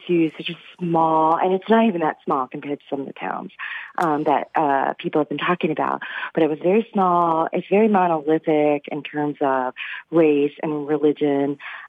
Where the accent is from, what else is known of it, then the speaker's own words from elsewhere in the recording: Washington, District of Columbia, United States; also born or lived in Atlanta; I'm originally from Washington, D.C., and I did my Ph.D. in Atlanta. So I've lived in pretty big towns, very big towns.